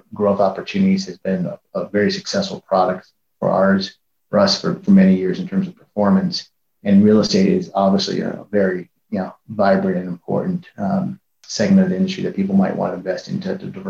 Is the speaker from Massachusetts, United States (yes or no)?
no; San Francisco, California, United States; I am born and raised in San Francisco, so my Niners are not in it.